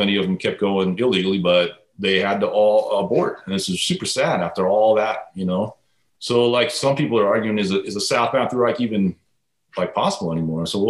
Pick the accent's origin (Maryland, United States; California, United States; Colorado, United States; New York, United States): California, United States; now in Portland, United States; I guess I'm actually from California, so I hate to admit that, but we moved to Portland in 2004